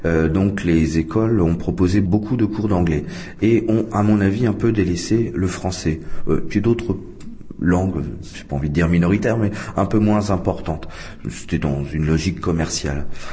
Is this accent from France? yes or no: yes; Grand Est, France; moved away as an adult; now in Czech Republic; je suis français d'origine de la région Champagne-Ardenne. Je suis arrivé en République tchèque, en Tchécoslovaquie à l'époque, juste après la Révolution, 1991. Je suis arrivé en Moravie